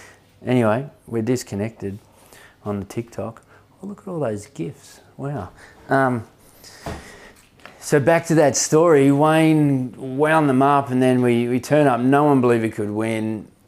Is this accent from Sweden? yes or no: no; Australia; Obviously, I'm an Aussie